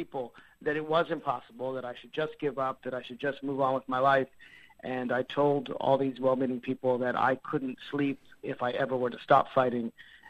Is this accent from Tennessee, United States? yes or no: yes; Tennessee, United States; I had to write several laws for my home state of Tennessee